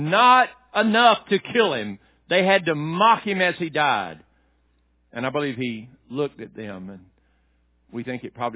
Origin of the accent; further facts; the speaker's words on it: Tennessee, United States; I was raised in Tennessee in the 1960s.